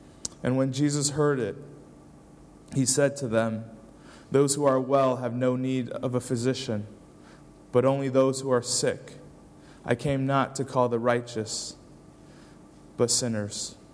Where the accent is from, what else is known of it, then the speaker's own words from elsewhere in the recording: United States; Perhaps you can tell from my accent that I am from the States. My wife and I reside currently just outside of Chicago.